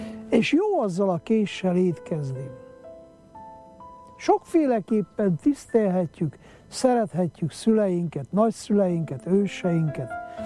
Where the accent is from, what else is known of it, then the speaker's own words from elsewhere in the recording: Miercurea Ciuc, Harghita, Romania; Oda az a Csíkszeredába, én ott nőttem fel